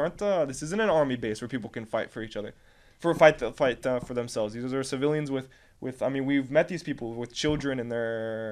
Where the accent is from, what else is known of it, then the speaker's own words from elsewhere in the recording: United States; I have even a family, there's an American, because I'm American, there's an American family in Nachoz